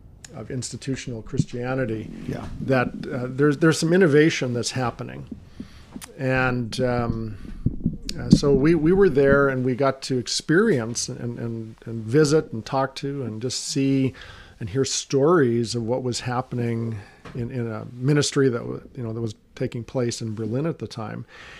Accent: Canada; my interest was hockey, because I'm Canadian.

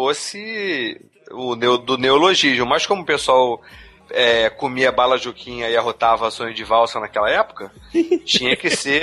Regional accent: Petrópolis, Rio de Janeiro, Brazil; Na minha cidade natal, que também é do Afonso 3D, Petrópolis.

